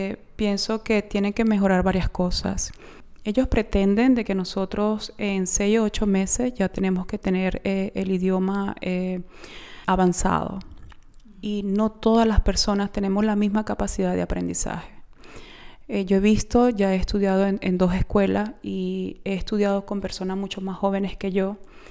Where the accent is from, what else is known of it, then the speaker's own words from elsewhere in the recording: Venezuela; also born or lived in Spain; now in Germany; llegué hace 2 años y medio aproximadamente acá a Alemania. Me vine directamente de Venezuela, pasé a España y de España acá a Alemania.